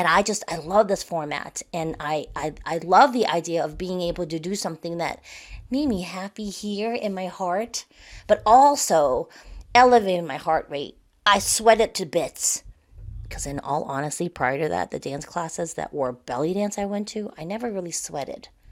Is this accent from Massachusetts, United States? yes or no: yes; Boston, Massachusetts, United States; And I attended this event in my hometown in Boston.